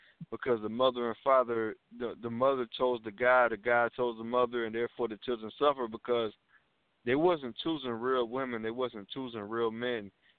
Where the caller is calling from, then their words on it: Georgia, United States; I'm calling from Georgia.